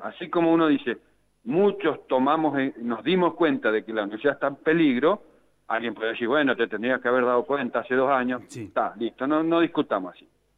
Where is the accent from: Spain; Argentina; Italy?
Argentina; Neuquén; Yo vengo de Neuquén, mire, es zona fría